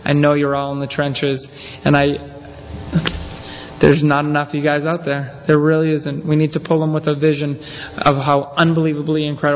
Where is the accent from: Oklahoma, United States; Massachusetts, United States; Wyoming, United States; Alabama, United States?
Massachusetts, United States; Hanson; I'm a drunk from Hanson, Mass.